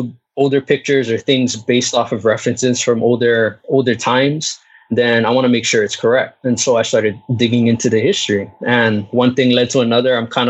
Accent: Hawaii, United States; So I'm born and raised in Hawaii. I'm Native Hawaiian.

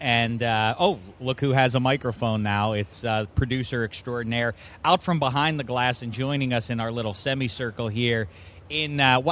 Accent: Pittsburgh, Pennsylvania, United States; You know, I grew up obviously in Pittsburgh.

